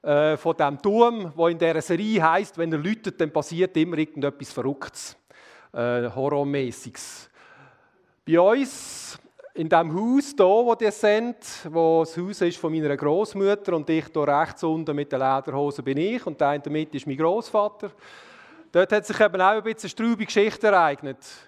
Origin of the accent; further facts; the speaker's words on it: Trentino-Alto Adige, Italy; Die spielt in Norditalien, um genau zu sein, genau in meiner Heimat, dort wo ich herkomme. Zwei Dörfer weiter.